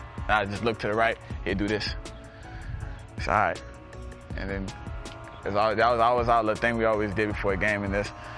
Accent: New Orleans, Louisiana, United States; Basically, we are in the heart of New Orleans. We call this the Seven Ward. So I started my very first years of playing football.

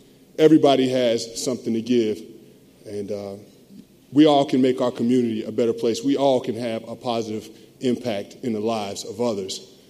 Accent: Bronx, New York, United States; I can remember growing up in the Bronx, we'd come home from church on Sundays

